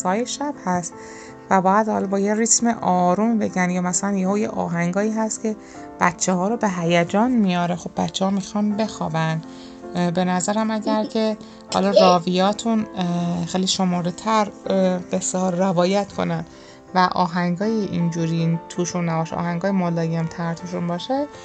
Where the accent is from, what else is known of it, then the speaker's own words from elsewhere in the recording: Shiraz, Fars, Iran; من از شیراز هستم